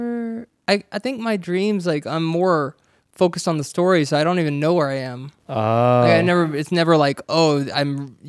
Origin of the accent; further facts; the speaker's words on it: North Carolina, United States; now in California, United States; So we grew up in North Carolina and then we were blown away by California.